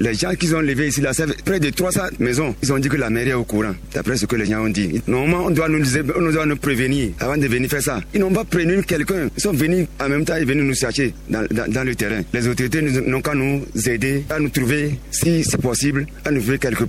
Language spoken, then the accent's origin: French; Benin; Maintenant, on essaie là où aller alors que nous sommes tous des Béninois.